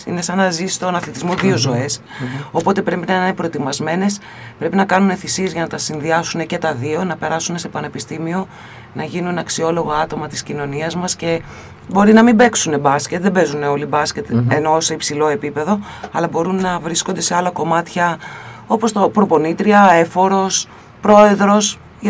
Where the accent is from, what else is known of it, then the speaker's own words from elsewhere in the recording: Lamia, Central Greece, Greece; εγώ τα καταλαβαίνω τα παιδιά της επαρχίας και εγώ μεγάλωσα στη Λαμία, οπότε ξέρω πώς είναι.